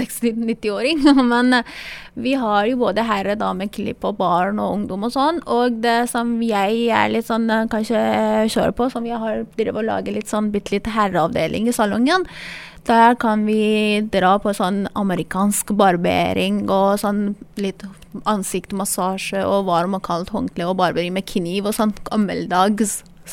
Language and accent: Norwegian; Iran; Norwegian is a second language; moved away as an adult; now in Norway; Jeg er utdannet frisør fra Iran, der er jeg opprinnelig fra, og da tok jeg svennebrevet i 2007. Og jeg flyttet til Norge og jobbet som frisør i Norge også.